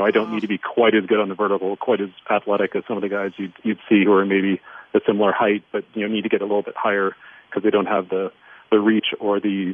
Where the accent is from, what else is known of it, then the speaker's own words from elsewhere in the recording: London, Ontario, Canada; I grew up in London.